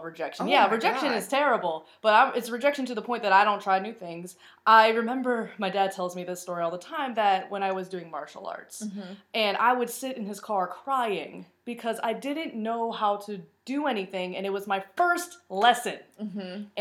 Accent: Fredericksburg, Virginia, United States; I'm 27 years old. I grew up in Fredericksburg, Virginia.

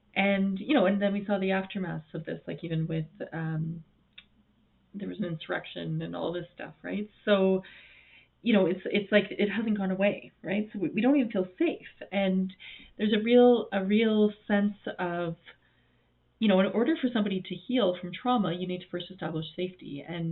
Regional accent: Canada; I'm Canadian too, so it wasn't even in my own country.

